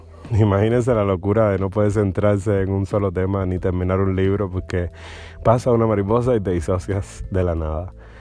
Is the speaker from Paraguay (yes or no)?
no; Cuba; Yo tengo 24 años, soy cubano, soy un chico creativo, el cual escribe, canta.